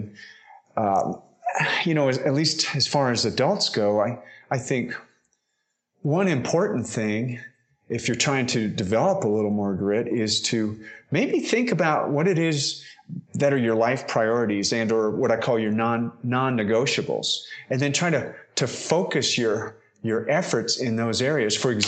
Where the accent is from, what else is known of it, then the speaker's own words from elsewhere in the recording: Wyoming, United States; I grew up in Wyoming, but I certainly didn't grow up on a farm or a ranch.